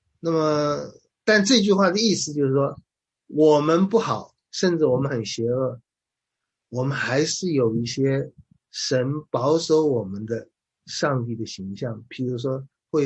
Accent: China; 那么，跟我们中国人讲的"己所不欲，勿施于人"其实是类似的。

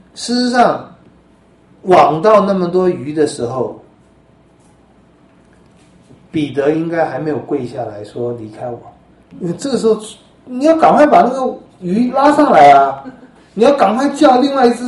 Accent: Taiwan; 照我们台湾人的商业头脑

